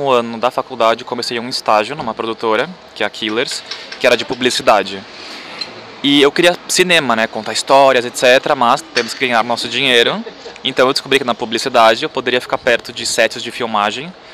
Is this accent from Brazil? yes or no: yes; São Paulo, Brazil; moved away as an adult; now in Portugal; eu cresci em São Paulo, nasci lá, minha vida toda, passei lá em São Paulo. E faz um ano e meio que eu mudei aqui para Portugal.